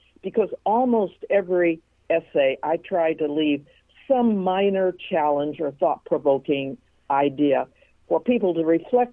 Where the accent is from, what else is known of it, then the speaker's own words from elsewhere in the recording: Portland, Oregon, United States; born there; Well, I was born in Portland, Oregon.